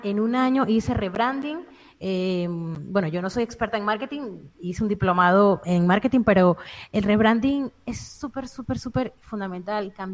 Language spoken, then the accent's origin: Spanish; Venezuela; yo soy venezolana y mi público sí que está en Venezuela, la mayoría